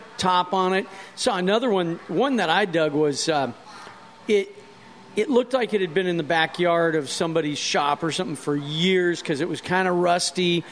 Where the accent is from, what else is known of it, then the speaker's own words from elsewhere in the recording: Scottsdale, Arizona, United States; also born or lived in Omaha; I'm actually from Scottsdale and Omaha.